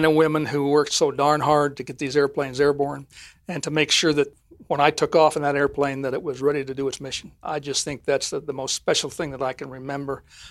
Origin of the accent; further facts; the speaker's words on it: Ogden, Utah, United States; And I said, Chief, I'm from Ogden, Utah. Both of us from the same hometown.